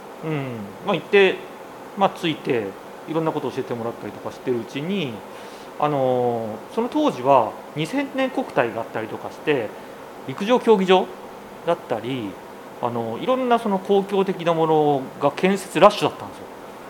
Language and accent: Japanese; Tokamachi, Niigata, Japan; 僕富山出身じゃなくて新潟の十日町っていうと出身で、うちが農家だったんですよ。で専業農家で米の専業やってまして、で地元の農業高校を出て